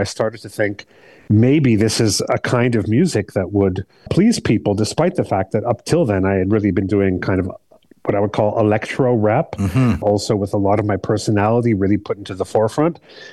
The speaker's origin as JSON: {"language": "English", "town": "Montreal", "region": "Quebec", "country": "Canada", "tie": "born or raised there", "said": "I grew up in Montreal, so there was always the shadow of French culture."}